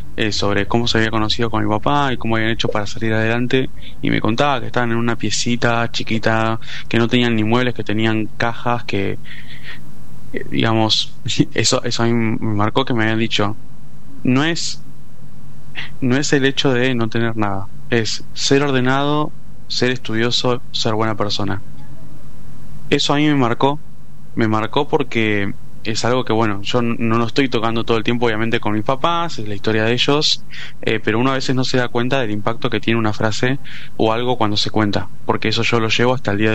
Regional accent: Quilmes, Buenos Aires Province, Argentina; yo soy nacido de Quilmes, en Villa La Florida.

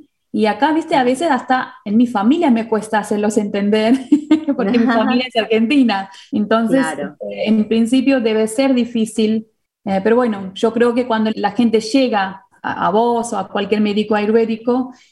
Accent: India; Spanish is a second language; Porque viste que yo soy de la India

